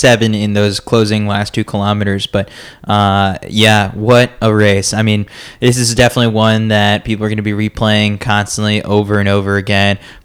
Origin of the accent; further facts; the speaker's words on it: New York, United States; if you would have told me New York, because I'm a New Yorker